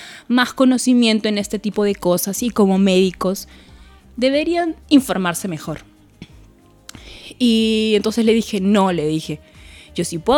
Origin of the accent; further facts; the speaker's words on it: Lima, Peru; moved away; Y yo vengo de Lima. Ah, ¿y cuántos años llevas acá? Le digo, 5.